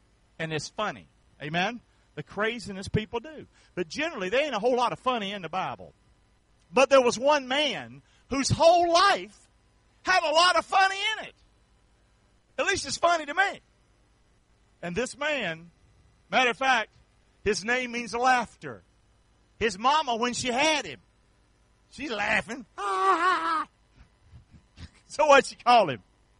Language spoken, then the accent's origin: English; the South, United States; I'm a Southerner. That's what I am.